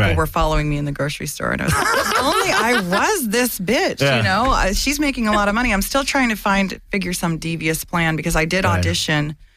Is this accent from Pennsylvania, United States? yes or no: no; San Diego, California, United States; I grew up mostly in San Diego.